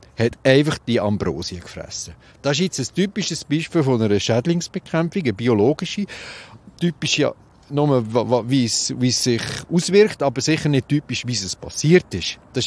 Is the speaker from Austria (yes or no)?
no; Switzerland; Aber bei uns in der Schweiz gibt es auch 7 einheimische Arten.